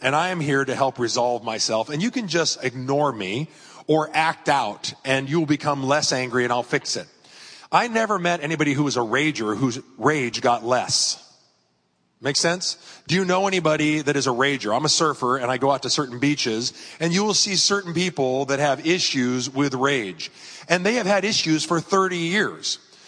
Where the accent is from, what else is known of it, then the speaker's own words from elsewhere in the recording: La Mesa, California, United States; When I was a kid, I grew up on Mount Helix, not too far away in La Mesa. I was a La Mesa kid, like Pastor Jim.